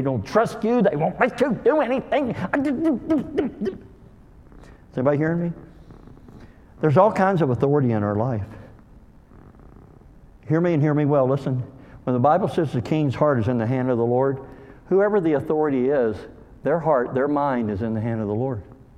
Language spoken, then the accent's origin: English; LaGrange, Kentucky, United States; I was from LaGrange.